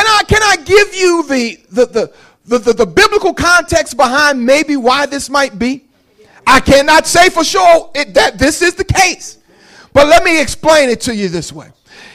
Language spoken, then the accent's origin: English; New Jersey, United States; accent: Jersey; See, my Jersey accent comes out every now and then.